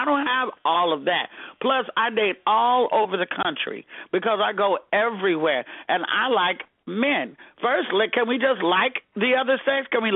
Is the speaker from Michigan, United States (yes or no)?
no; Arkansas, United States; I'm from Arkansas. I don't have any problem.